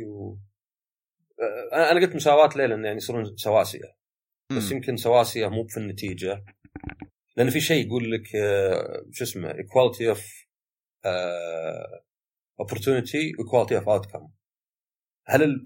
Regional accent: Saudi Arabia; هاي ترى شيء لاحظته مرة عندنا بالسعودية بالذات

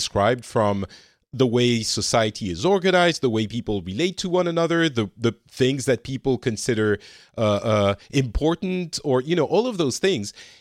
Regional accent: France; also born or lived in Japan; now in Finland

